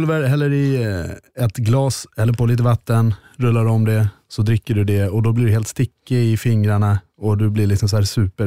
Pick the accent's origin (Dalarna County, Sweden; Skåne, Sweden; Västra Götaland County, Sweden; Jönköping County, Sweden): Dalarna County, Sweden; Vi hade också det gammal krog i Dalarna, kan jag säga, där jag är ifrån